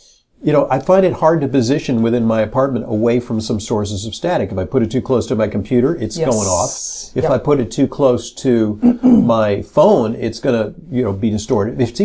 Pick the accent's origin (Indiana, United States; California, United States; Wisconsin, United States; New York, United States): California, United States; moved away; I'm from California. I'm a California refugee, fled to the East Coast because I was suffering from terminal boredom in Southern California.